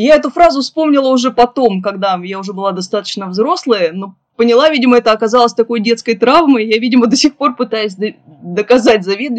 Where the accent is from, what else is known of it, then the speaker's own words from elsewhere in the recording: Ural, Russia; Что такое хороший выходной в детстве на Урале? Это лето.